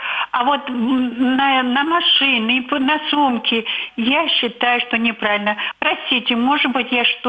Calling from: Saint Petersburg, Russia; Мне 80 лет, я из Санкт-Петербурга.

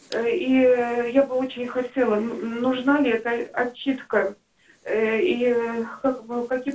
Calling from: Samara, Samara Oblast, Russia; из Самары.

